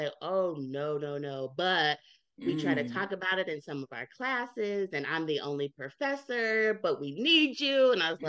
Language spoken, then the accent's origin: English; Ohio, United States; now in Charlotte, United States; I moved to Charlotte, North Carolina, because I'm originally from Ohio.